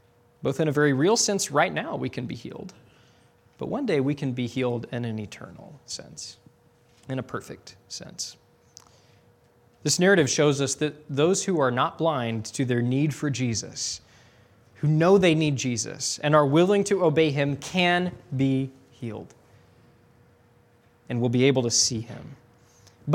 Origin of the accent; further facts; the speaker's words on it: Alabama, United States; I grew up with them in Alabama